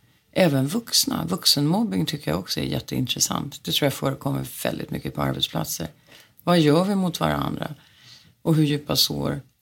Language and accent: Swedish; Sweden; moved away as an adult; also born or lived in United States; Sen kom jag till USA, till college. Och det är klart att då var jag en främmande fågel som svensk.